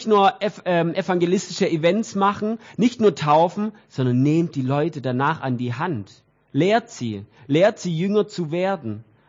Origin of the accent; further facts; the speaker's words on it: Weilheim an der Teck, Baden-Württemberg, Germany; sei es bei mir in Weilheim, wo ich herkomme. Also bin Weilheimer.